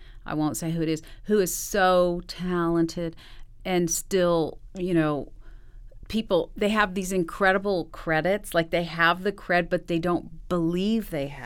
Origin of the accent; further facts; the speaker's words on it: El Paso, Texas, United States; also born or lived in California; I was born in California, but was raised in El Paso, Texas, right on the border of Texas and Mexico and New Mexico. And my family is from northern Mexico.